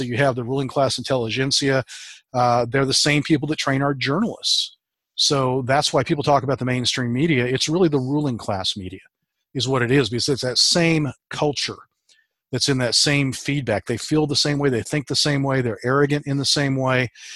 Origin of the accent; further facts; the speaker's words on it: Wichita, Kansas, United States; they're from Wichita, Kansas, and I was born and raised in Wichita.